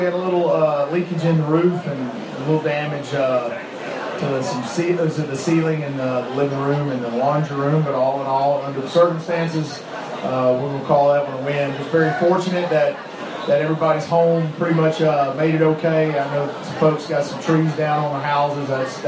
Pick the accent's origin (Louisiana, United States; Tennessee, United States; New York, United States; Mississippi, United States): Louisiana, United States; I saw what it did to, Katrina did to New Orleans. I'm from Louisiana.